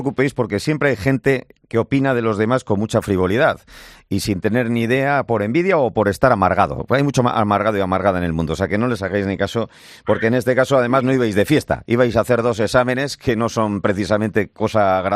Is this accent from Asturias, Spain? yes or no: no; Bilbao, Basque Country, Spain; yo soy de Bilbao y se suele decir esto parece una bilbainada